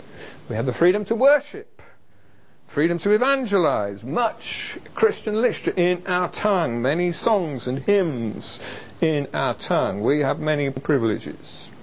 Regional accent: United Kingdom; and being British we moan about the weather

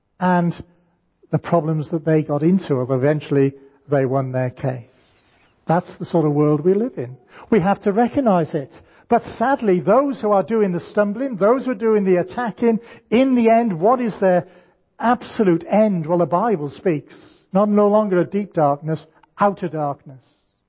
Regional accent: Cardiff, Wales, United Kingdom; And surprise, surprise, I'm from Cardiff.

